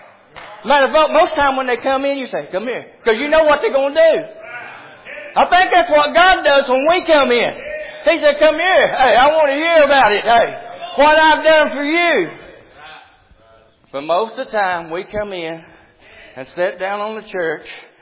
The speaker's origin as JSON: {"language": "English", "region": "Kentucky", "country": "United States", "said": "Now, I'm from Eastern Kentucky."}